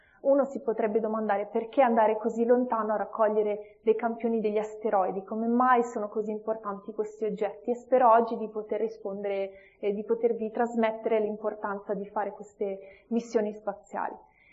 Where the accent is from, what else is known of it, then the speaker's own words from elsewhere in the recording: Milan, Lombardy, Italy; Sono di Milano e quindi questo fa questa serata per me una serata molto speciale essere